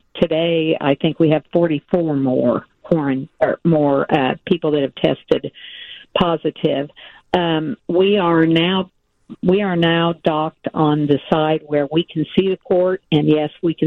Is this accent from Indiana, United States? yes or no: yes; Indiana, United States; No, we're from Southern Indiana.